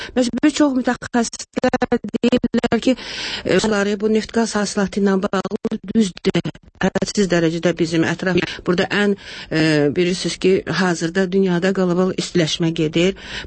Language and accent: Azerbaijani; Baku, Azerbaijan; Mən Bakıda doğulmuşam, Bakıda böyümüşəm.